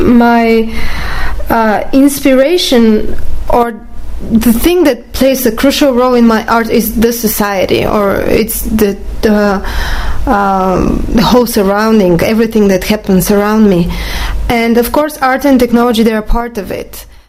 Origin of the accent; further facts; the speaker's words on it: Bulgaria; English is a second language; I'm from Bulgaria, and I work both in Bulgaria and the United States.